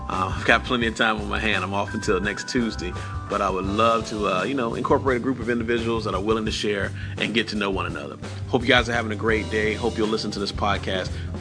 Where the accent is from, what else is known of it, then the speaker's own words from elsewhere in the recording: North Carolina, United States; now in Seattle, United States; I live out here in Seattle, Washington. I'm from North Carolina, country boy at heart.